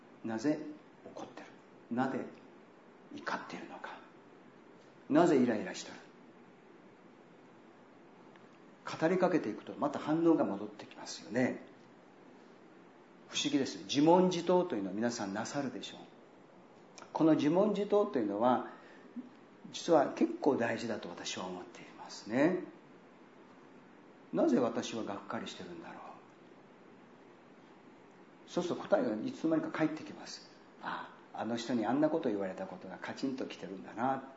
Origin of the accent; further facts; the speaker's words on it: Kansai, Japan; 私は関西人ですからね、ボケとツッコミをよくやってますよね。